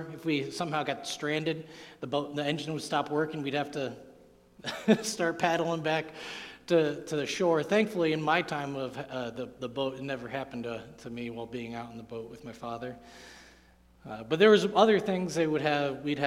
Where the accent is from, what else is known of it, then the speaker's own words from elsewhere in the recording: Amherst, Ohio, United States; I grew up here in Amherst, near the sandy beaches, not necessarily white, but the sandy beaches, nonetheless, of the shores of Lake Erie.